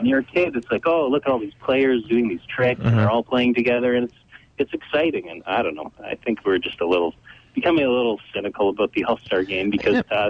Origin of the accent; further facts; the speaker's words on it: Winnipeg, Manitoba, Canada; I'm from Winnipeg.